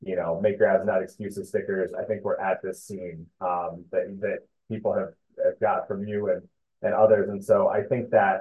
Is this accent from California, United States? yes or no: no; Perrysburg, Ohio, United States; fair, but we're both Perrysburg, Ohio kids.